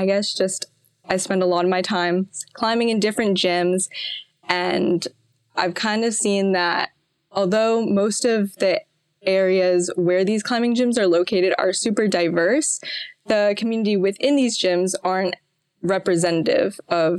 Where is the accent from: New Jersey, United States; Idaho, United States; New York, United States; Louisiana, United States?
New Jersey, United States; Montclair; I'm 16 years old and I'm from Montclair, New Jersey.